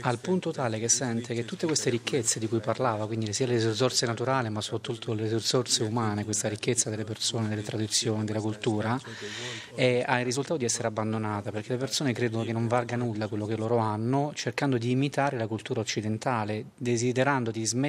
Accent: Kenya; Italian is a second language; now in Italy; Innanzitutto voglio dire che vengo dal Kenya, una delle nazioni africane che di solito è considerata come tra le più ricche.

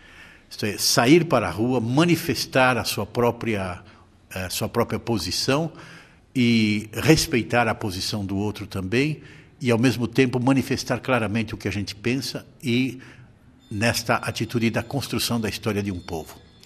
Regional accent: Brazil; eu tenho consciência, como brasileiro, de pertencer a uma nação muito grande, né?

